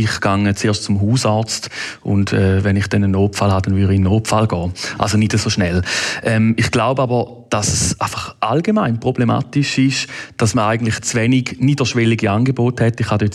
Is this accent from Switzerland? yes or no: yes; Switzerland; Und dort haben wir natürlich als Schweizer Verantwortung.